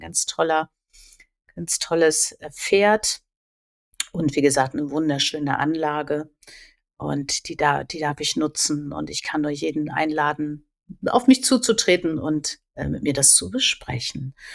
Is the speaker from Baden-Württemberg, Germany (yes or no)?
no; Borkum, Lower Saxony, Germany; Es ist nämlich Borkum, meine Heimat.